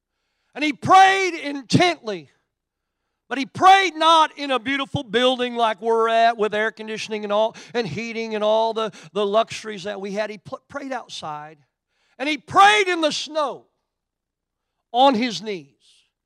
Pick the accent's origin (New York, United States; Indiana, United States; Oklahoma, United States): Oklahoma, United States; And because I come from Oklahoma, I don't speak Urdu any better than you do.